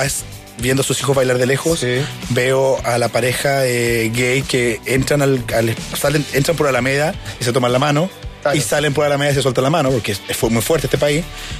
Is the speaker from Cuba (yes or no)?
no; Chillán, Ñuble, Chile; now in Santiago, Chile; yo soy del sur, soy de Chillán, entonces siempre vivo Santiago.